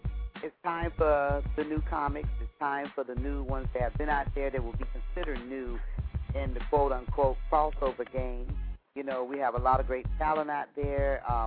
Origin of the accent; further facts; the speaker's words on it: Georgia, United States; I'm from Georgia, and I came out here years ago, and I got hooked